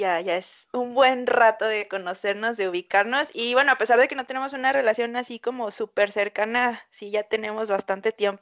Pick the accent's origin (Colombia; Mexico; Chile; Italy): Mexico; los que somos de aquí de México sabemos